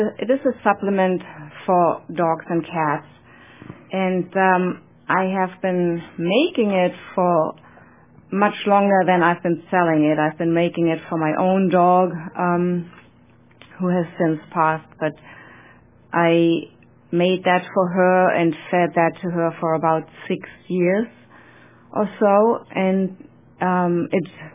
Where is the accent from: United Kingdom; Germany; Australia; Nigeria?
Germany; accent: German; English is a second language; moved away as an adult; now in Ashland, United States; I was born and raised in Germany. I have the accent to prove that, I believe. I came to America about almost exactly 19 years ago